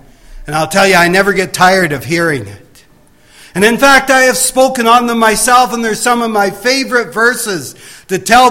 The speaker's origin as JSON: {"language": "English", "region": "Ontario", "country": "Canada", "tie": "born there", "said": "Now, I wasn't born in the north here. I was born in southern Ontario. Beautiful area down there as well. But you know, I'm thankful that I was not only born in Canada, I'm thankful that I was born into a Christian family."}